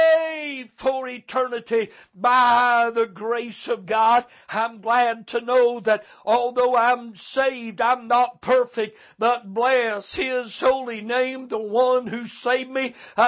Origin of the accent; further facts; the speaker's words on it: United States; I could spend my time thanking Him that I'm an American, being born in this free land